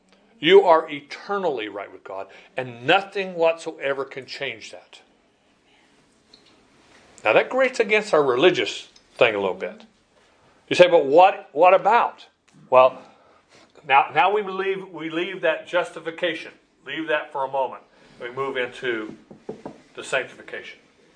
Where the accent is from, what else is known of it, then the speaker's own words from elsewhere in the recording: Chandler, Arizona, United States; I grew up in Chandler and I had some Roman Catholic friends